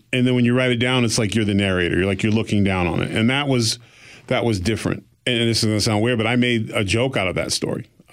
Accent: Exeter, New Hampshire, United States; born there; And I was born in Exeter, New Hampshire

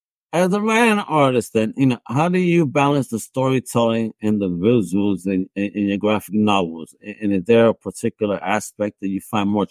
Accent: New York, United States; I'm a New Yorker too, so like everything, I'm just vibing with the book

